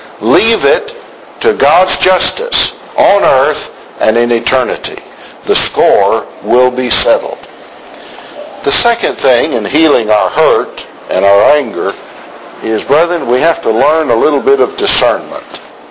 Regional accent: Germany; When I was growing up in Germany, I always wished I'd had an older brother

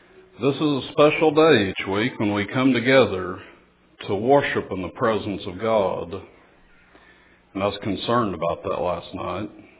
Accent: Oklahoma, United States; You know, I'm from Oklahoma. I know y'all can't hear the accent.

